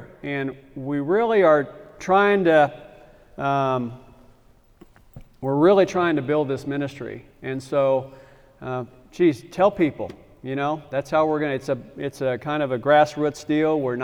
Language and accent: English; Lawrence, Kansas, United States; I grew up in Lawrence, Kansas, and I had my first drink of alcohol when I was 9 years old.